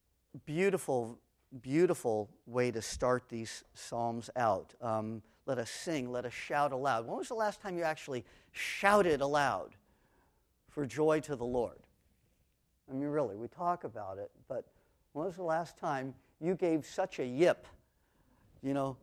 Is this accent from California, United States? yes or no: yes; Los Angeles, California, United States; Now, as a child growing up in Los Angeles and attending Hebrew school 3 times a week, oh joy, after school